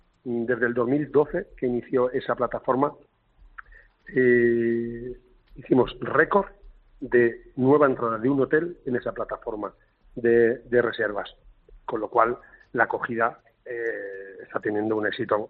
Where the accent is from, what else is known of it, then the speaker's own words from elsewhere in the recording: Alicante, Valencian Community, Spain; Yo, por ejemplo, soy de Alicante. Vivo en Alicante